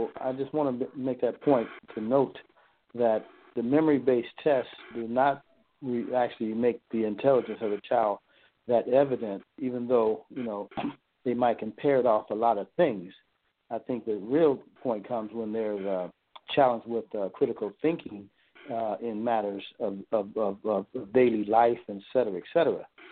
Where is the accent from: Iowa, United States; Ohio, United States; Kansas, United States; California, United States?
California, United States; now in Dallas, United States; here in Dallas, Texas now. I'm from California.